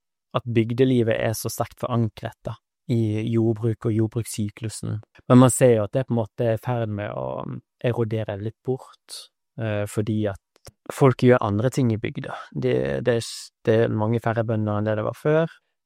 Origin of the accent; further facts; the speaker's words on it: Bergen, Vestland, Norway; jeg er bergenser, men jeg kom fra Oslo da, universitetet i Oslo.